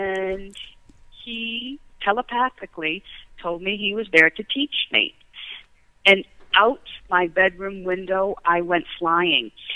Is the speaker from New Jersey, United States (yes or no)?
yes; New Jersey, United States; I have to go back to when I was 12, quite honestly. growing up in South Jersey on 5 acres in the middle of the woods.